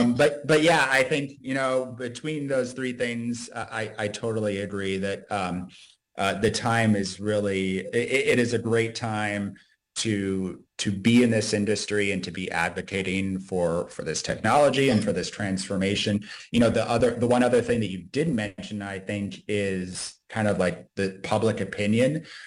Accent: Minnesota, United States; I grew up in Minnesota. My family had 55 acres of land

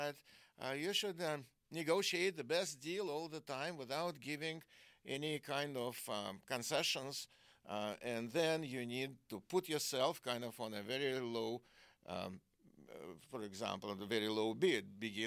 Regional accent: North Caucasus, Russia; English is a second language; And I came from Islamic part of Russia, and everybody was Caucasian there. So all the Muslim people.

